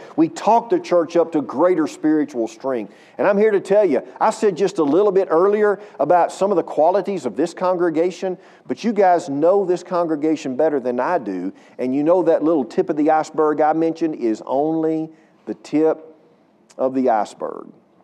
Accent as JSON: {"language": "English", "town": "Cooper", "region": "Texas", "country": "United States", "tie": "born or raised there", "said": "Well, he preached in my hometown of Cooper when I was brand spanking new back in the day."}